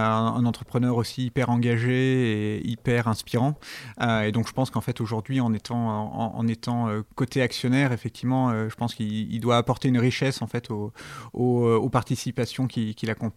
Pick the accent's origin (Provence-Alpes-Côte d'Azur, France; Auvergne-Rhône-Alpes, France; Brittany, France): Auvergne-Rhône-Alpes, France; born there; Moi, je suis né dans la Drôme. un petit peu au nord de Montélimar.